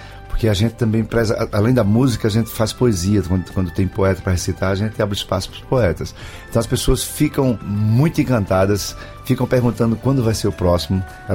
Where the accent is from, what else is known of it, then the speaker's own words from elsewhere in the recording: Natal, Rio Grande do Norte, Brazil; now in Brasília, Brazil; Eu sou de Natal e assim, quando estou aqui.